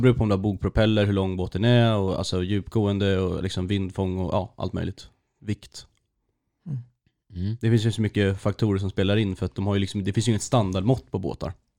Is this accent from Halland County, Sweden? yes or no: no; Stockholm, Stockholm County, Sweden; jag är ju från Stockholm från början.